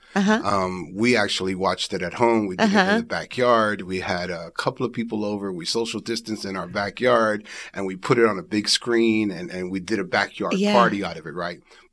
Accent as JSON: {"language": "English", "region": "New York", "country": "United States", "tie": "born or raised there", "said": "Growing up in New York, obviously Broadway, you have that multicultural mix."}